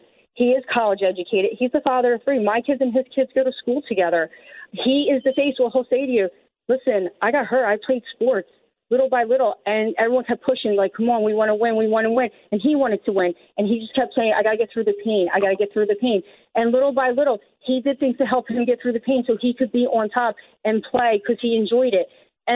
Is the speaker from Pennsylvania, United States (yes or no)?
yes; Philadelphia, Pennsylvania, United States; I'm an Irish girl who grew up in Pennsport, 2nd Street.